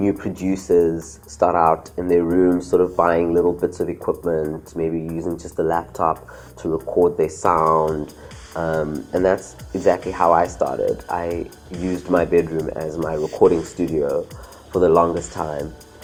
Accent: South Africa; I think from a young age growing up in South Africa

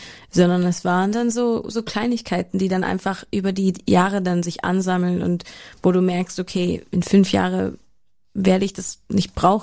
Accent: Oakville, Ontario, Canada; Oakville, Ontario, ja.

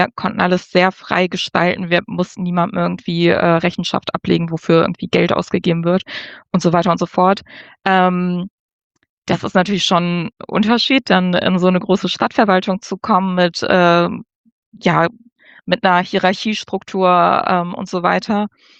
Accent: Wuppertal, North Rhine-Westphalia, Germany; Ich komme aus Wuppertal, habe da studiert, Wirtschaftswissenschaft und Politikwissenschaft

